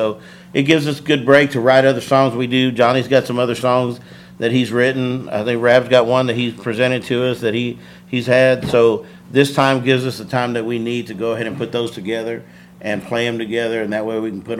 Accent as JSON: {"language": "English", "town": "Kyle", "region": "Texas", "country": "United States", "said": "So that's our first time actually playing out of town, because we're from Kyle area."}